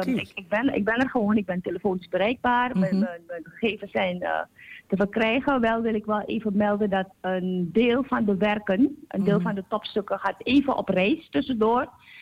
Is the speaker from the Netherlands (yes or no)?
no; Suriname; moved away as an adult; Ik zal heel eerlijk zijn, ik ben in Suriname opgegroeid.